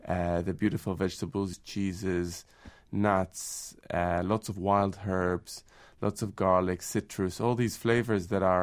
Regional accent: Jerusalem, Jerusalem District, Israel; I grew up in Jerusalem in Israel. And I think I'm extremely fortunate because my parents are from a European background. My dad is Italian. My mother's from Germany.

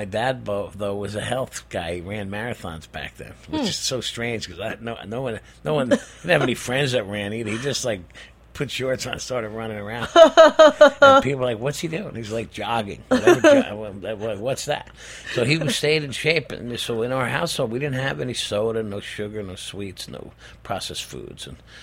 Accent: New Jersey, United States; also born or lived in Brooklyn, New York; I was born in Bed-Stuy, and we moved to the Jersey Shore when I was one.

